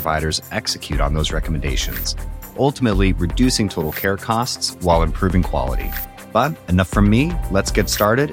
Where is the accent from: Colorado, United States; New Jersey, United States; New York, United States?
Colorado, United States; now in United Kingdom; I also am living somewhere where I'm not originally from Colorado, now in the UK.